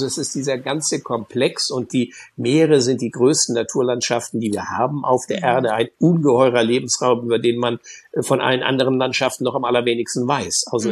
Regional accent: North Sea coast, Germany; Und ich bin an der Nordsee groß geworden, überwiegend.

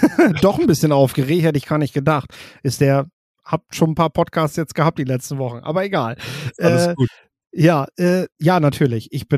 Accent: Lower Saxony, Germany; born there; now in Oldenburg, Germany; Ich komme ja gebürtig aus dem Emsland, lebe jetzt in Oldenburg

